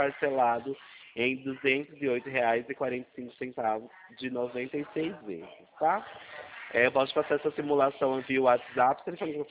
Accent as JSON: {"language": "Portuguese", "town": "Itu", "region": "São Paulo", "country": "Brazil", "said": "Eu sou de Itu, São Paulo. Meu escritório fica em Itu, São Paulo."}